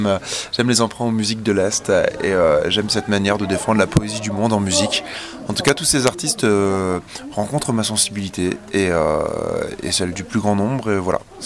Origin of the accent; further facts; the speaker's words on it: Italy; moi, je parle avec les mains depuis que je suis petit, on est italien, donc ça a toujours été comme ça.